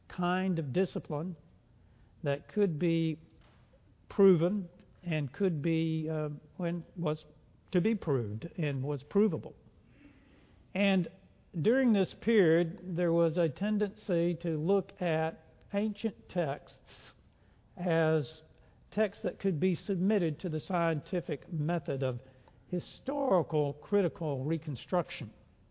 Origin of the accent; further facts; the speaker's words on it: Dallas, Texas, United States; When I was growing up in Dallas